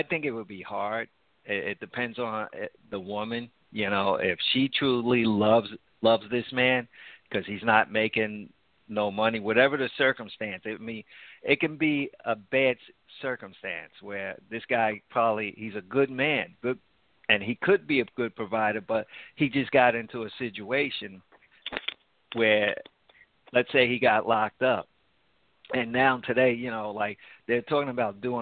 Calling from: New Jersey, United States; I'm calling from New Jersey.

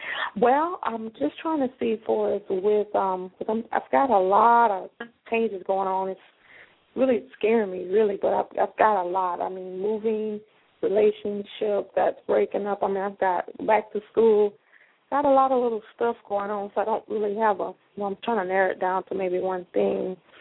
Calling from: Florida, United States; I'm calling from Florida.

